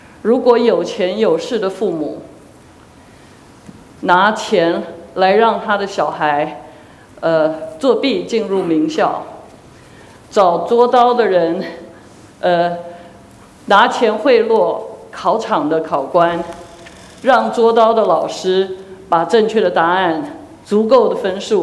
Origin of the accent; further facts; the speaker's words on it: China; 我们中国人，我小的时候第一个对公义的印象是